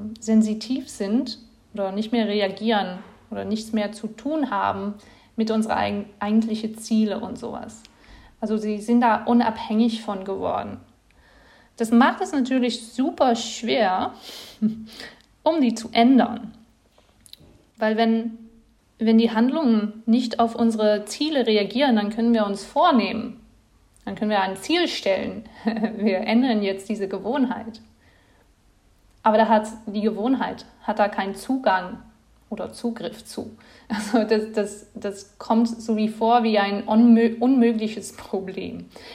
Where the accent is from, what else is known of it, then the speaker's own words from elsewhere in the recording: Netherlands; German is a second language; now in Leipzig, Germany; Zum Beispiel, wenn ich nach Leipzig gezogen bin, aus den Niederlanden, das ist ja nicht so spezifisch, aber dann ist meine ganze Umgebung hat sich geändert